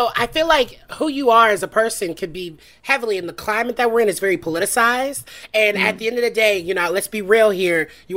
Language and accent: English; the South, United States; especially because I'm from the South.